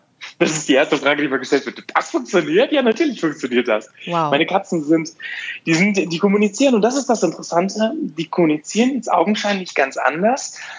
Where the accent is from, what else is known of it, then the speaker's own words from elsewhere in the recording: Afghanistan; German is a second language; now in Germany; Ich bin in Afghanistan groß geworden